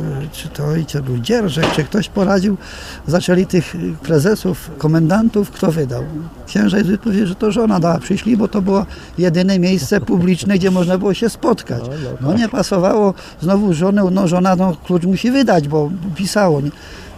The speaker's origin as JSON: {"language": "Polish", "town": "Pruszków", "region": "Greater Poland Voivodeship", "country": "Poland", "said": "Ja pochodzę z Pruszkowa, tu spod Kalisza."}